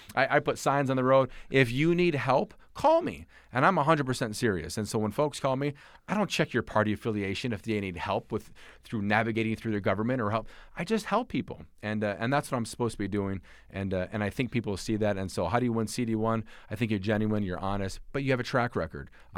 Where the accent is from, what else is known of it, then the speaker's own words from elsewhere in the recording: Michigan, United States; I'm originally from Michigan. I had a front row seat to NAFTA and what frankly, trade can and can't do.